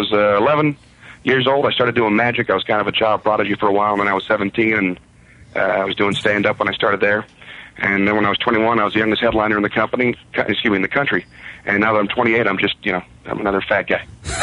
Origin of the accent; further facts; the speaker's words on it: Florida, United States; hey, I'm from Florida, too. I'm surprised I haven't met her.